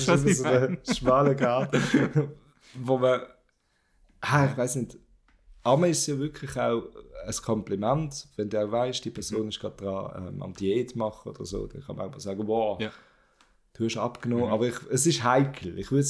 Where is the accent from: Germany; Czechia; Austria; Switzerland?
Switzerland; Basel-Landschaft; ich komme aus dem Baselbiet. Ich habe wirklich so eine Schweizer Fresse.